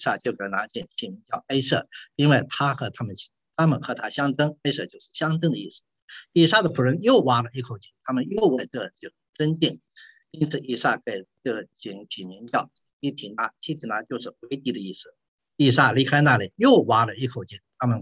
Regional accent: Shaanxi, China; 在陕西，靠近黄河，也靠近我们老家柳宁那个地方，所以他们讲话都是当地的土话，但我听起来很亲切

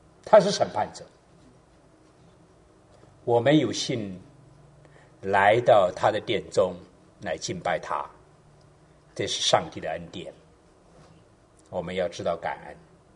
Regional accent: China; now in United States; 我们呢是中国人，我们来自中国，我们有中国文化的传统。

